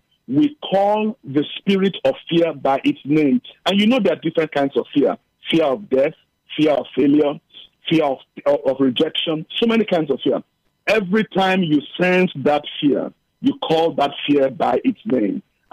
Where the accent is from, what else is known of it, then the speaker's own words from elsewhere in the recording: Nigeria; now in Cape Town, South Africa; Now, something happened when we lived in Nigeria. I'm originally Nigerian.